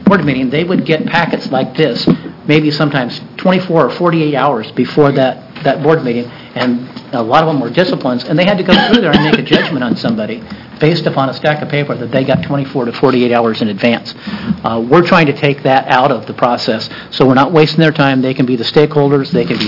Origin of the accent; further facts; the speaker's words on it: Monument, Oregon, United States; I grew up hunting in Monument, Oregon, and bird hunts in Monument, Oregon, the one cemetery